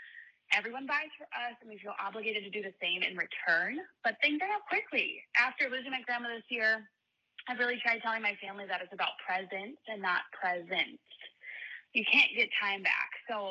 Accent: Minnesota, United States; I am from Minnesota.

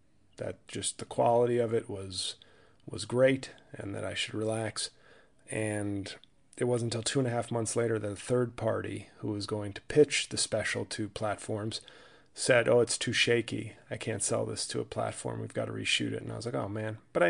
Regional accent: New York, United States; now in New Jersey, United States; And, I live in Jersey. I'm from New York.

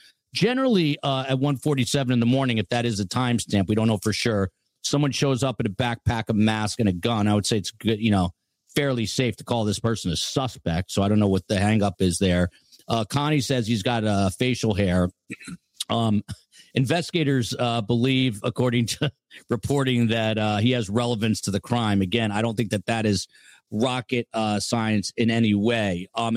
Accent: New Jersey, United States; I grew up in Jersey. The only people that had guns were cops and convicts.

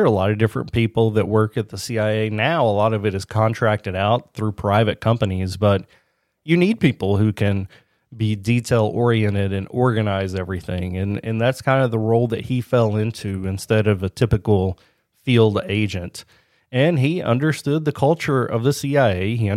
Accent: United States; As an American, that makes me feel a little uneasy knowing that they let people like that.

